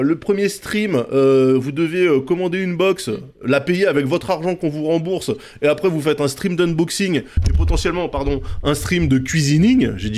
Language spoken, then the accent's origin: French; France; moi je suis français